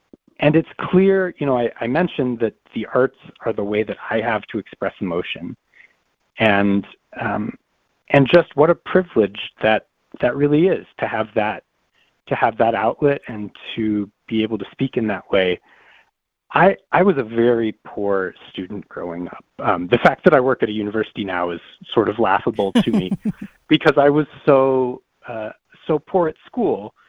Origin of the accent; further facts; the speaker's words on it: Colorado Springs, Colorado, United States; moved away; also born or lived in New York City; So I grew up in Colorado Springs and quite frankly couldn't wait to get out. I moved to New York City and pursued a performing career in the city for several years.